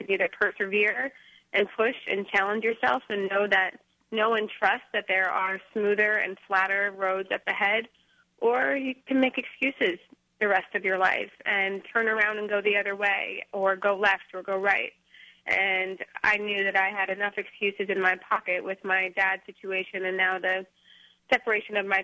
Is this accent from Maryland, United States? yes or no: no; North Dakota, United States; I grew up in North Dakota, and I did have my whole life planned out from a very early age.